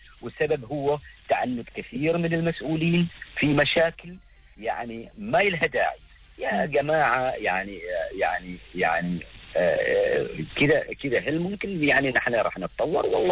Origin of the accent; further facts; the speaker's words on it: Oman; أنا عماني حتى النخاع.